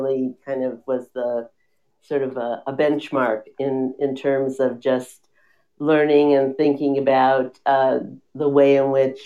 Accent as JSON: {"language": "English", "town": "Chicago", "region": "Illinois", "country": "United States", "tie": "born or raised there", "said": "I was born and raised in Chicago, and I grew up in a Jewish neighborhood. I'm Jewish and was raised in a very fairly traditional way."}